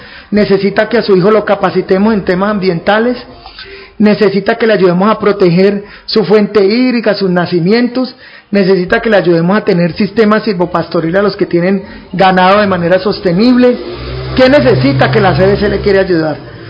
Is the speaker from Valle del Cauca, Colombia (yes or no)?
yes; Valle del Cauca, Colombia; somos proactivos, pero eso somos los vallecaucanos. Vallecaucanos emprendedores, invencibles